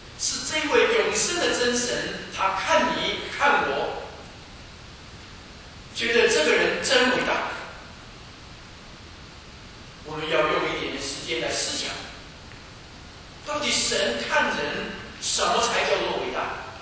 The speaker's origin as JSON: {"language": "Chinese", "country": "China", "said": "虽然我们是中国人"}